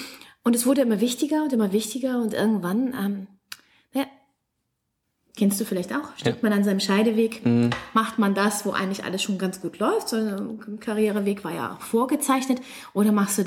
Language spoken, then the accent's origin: German; Poland; now in Mannheim, Germany; ich komme eigentlich aus Polen, lebe aber in Mannheim, studiert habe ich in Konstanz in England und auch in Bordeaux in Frankreich.